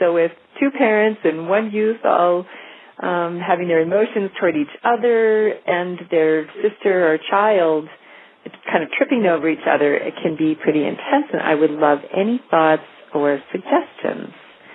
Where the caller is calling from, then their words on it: Wasilla, Alaska, United States; and I'm calling from Wasilla.